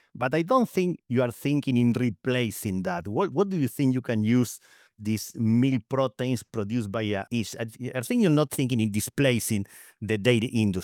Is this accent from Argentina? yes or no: yes; Argentina; I'm from Argentina, where our country is a big, big meal producer.